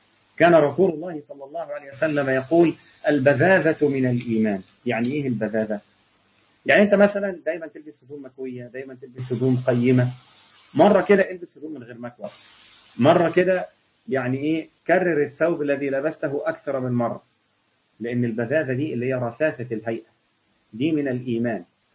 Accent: Egypt; احنا عندنا في مصر في حته اسمها الساحل الشمالي

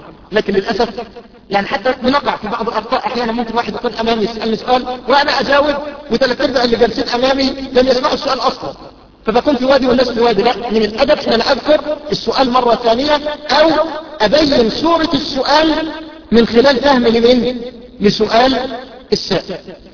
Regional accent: Egypt; يا شيخ يعني فتواكم في مسألة النقاب أحدثت عندنا في مصر بلبلة فكرية غير عادية

